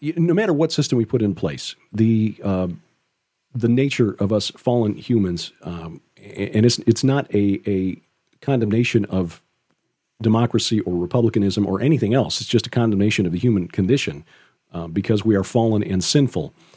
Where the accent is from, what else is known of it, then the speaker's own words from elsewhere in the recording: Chicago, Illinois, United States; Hey, I'm from Chicago, where early vote often is actual exactly.